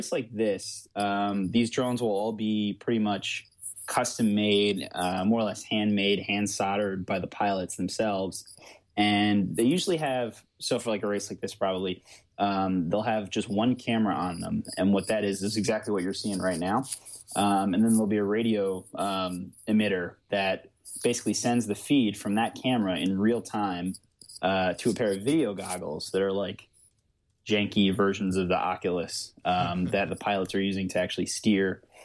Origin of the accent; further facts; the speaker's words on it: London, United Kingdom; I grew up in London, so I know the area pretty well.